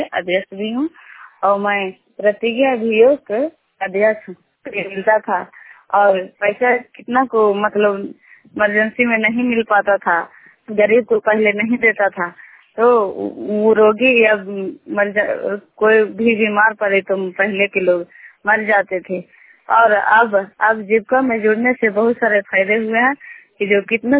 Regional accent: Danapur, Bihar, India; ग्राम दानापुर बड़ी पटना और कंधारी पंचायत की रहने वाली हूँ और प्रखंड इस्लामपुर हुआ।

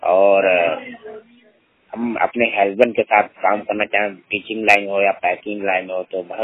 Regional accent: Prayagraj, Uttar Pradesh, India; मैं 100% ब्लाइंड प्रयागराज से बिलोंग करता हूँ।

